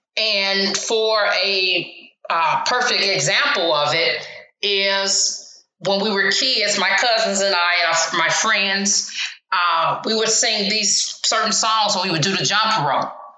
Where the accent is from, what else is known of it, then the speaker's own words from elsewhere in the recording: Chicago, Illinois, United States; there's a song that I used to sing when I was growing up in the Baptist church in Chicago.